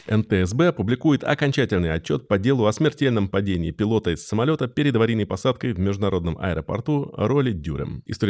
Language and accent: Russian; Russia; born there; просто по факту того, что я родился в России, считают, что я человек второго сорта